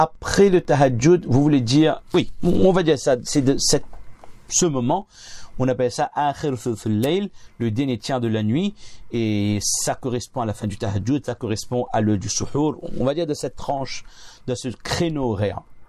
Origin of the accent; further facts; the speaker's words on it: France; En tant que bon français, on va demander tout ça.